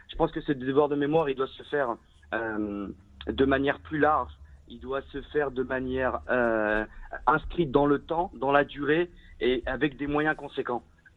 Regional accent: France; On est sur la 4e, 5e génération. Absolument. On est français à part entière

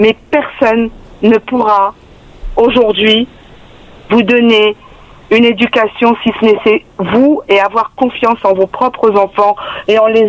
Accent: Morocco; Mon mari est algérien, moi je suis marocaine

